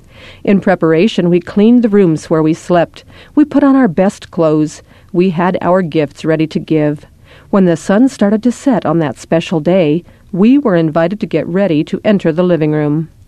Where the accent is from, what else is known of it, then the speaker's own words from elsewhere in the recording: Germany; Christmas time was celebrated in the traditions and customs of my home country of Germany, and it was specifically for the children.